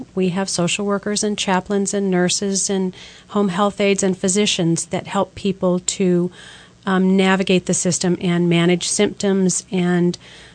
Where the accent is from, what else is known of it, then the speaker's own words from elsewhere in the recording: Susanville, California, United States; now in Redding, United States; I think I've been in Reading about 25 years. But prior to that, I'm from Susanville. So this is the big city for me.